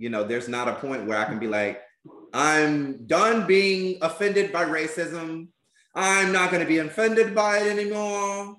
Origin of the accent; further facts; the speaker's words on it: Albany, Georgia, United States; You're you know, a gentleman from Chicago and I'm from Albany, Georgia.